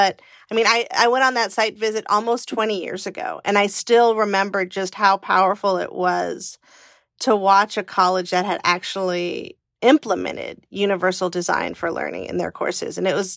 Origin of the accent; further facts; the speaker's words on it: California, United States; I grew up in California in the 80s, so if we had an earthquake drill, how was I to evacuate?